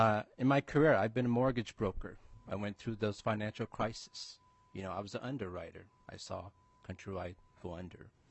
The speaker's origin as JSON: {"language": "English", "town": "St. Paul", "region": "Minnesota", "country": "United States", "tie": "born or raised there", "said": "For the younger part of my life as a student, we grew up in Project Homes, Section 8 homes. I grew up in St. Paul, in the Rondo, in the Fogtown neighborhood."}